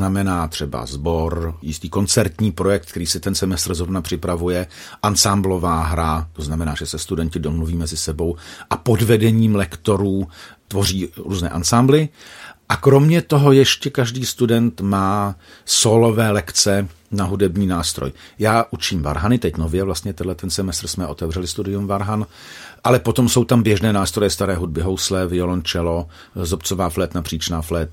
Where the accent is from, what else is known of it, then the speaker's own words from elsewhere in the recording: Brno, South Moravian Region, Czechia; also born or lived in Prague; já jsem se narodil v Praze, ale v Brně jsem vyrostl